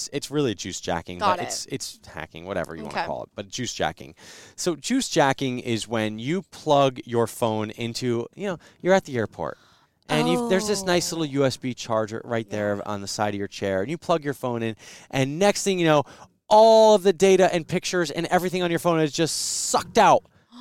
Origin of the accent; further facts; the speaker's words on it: East Coast, United States; I should say Jersey. I don't know. Whatever. I mean, I grew up on the East Coast.